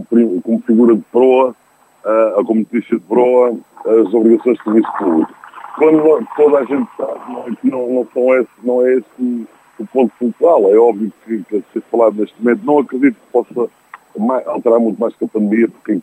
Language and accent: Portuguese; Azores, Portugal; preocupa-nos a todos como açorianos